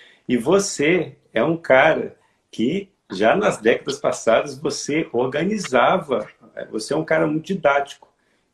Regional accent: Minas Gerais, Brazil; Você sabe que eu sou mineiro, né?

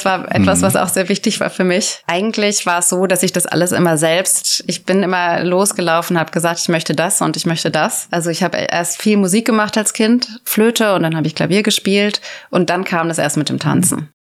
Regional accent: Kassel, Hesse, Germany; ich bin in Kassel aufgewachsen, nicht ganz so dicht an meinen Großeltern.

